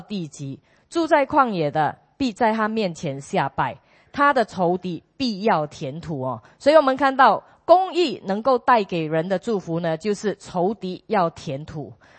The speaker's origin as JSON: {"language": "Chinese", "country": "Singapore", "said": "我们就跟他说我们是从新加坡来的"}